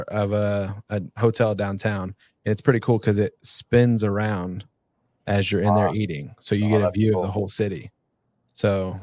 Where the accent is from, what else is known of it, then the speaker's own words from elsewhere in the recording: Indianapolis, Indiana, United States; If you're 2026 Fence Tech is in Indianapolis, my hometown.